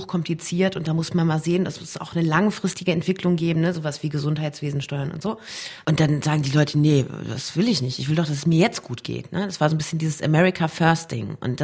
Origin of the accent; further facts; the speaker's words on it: Germany; Also es ist dann immer, woher kommst du? Dann sagst du aus Deutschland.